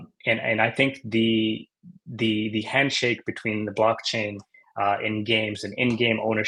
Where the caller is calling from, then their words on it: Toronto, Ontario, Canada; I'm joining out of Toronto, Canada. So just north of the border.